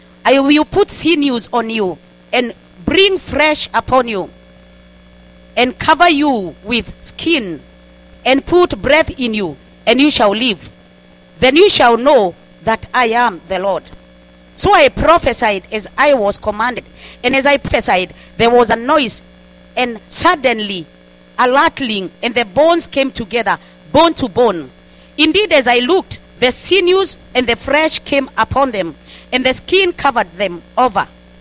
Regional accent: Kenya; now in California, United States; And I come from California, as the man of God said, and of course, originally from Kenya.

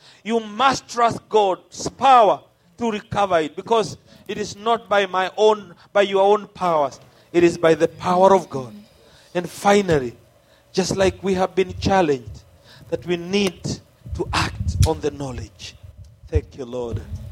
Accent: Kenya; We came all the way from Kenya to bring you this message that you can recover your cutting edge.

